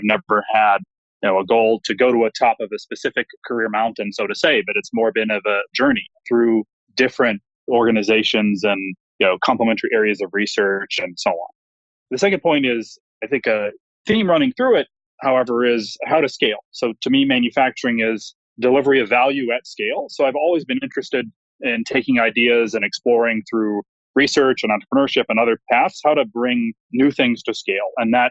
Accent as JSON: {"language": "English", "town": "Detroit", "region": "Michigan", "country": "United States", "tie": "born or raised there", "said": "So I grew up in the Detroit area and was an undergraduate at the University of Michigan."}